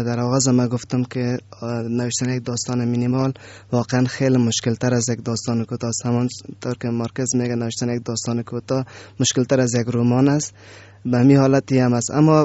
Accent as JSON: {"language": "Persian", "town": "Sheberghan", "region": "Jowzjan", "country": "Afghanistan", "tie": "born there", "said": "در شهر شبرغان به دنیا آمدم."}